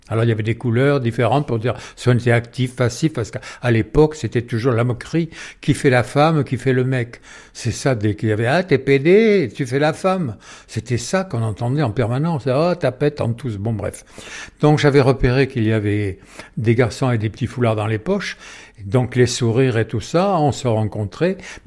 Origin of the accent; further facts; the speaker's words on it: Dax, Nouvelle-Aquitaine, France; born there; je suis né à Dax en 1941.